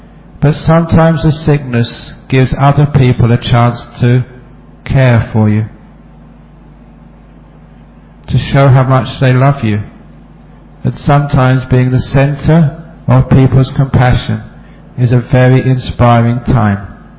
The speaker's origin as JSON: {"language": "English", "town": "Perth", "region": "Western Australia", "country": "Australia", "tie": "born or raised there", "said": "give a talk in Perth, it's always put on the internet. Now there's video streaming, so when I am in my hometown, which is very rare these days"}